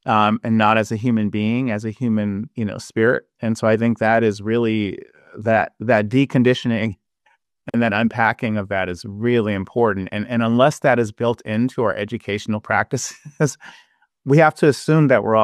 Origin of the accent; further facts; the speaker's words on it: Los Angeles, California, United States; I'm one of eight children, right? Growing up in Los Angeles from two parents who migrated from the South, who left the South and left Louisiana because of Jim Crow and economic injustice and lynchings and everything else.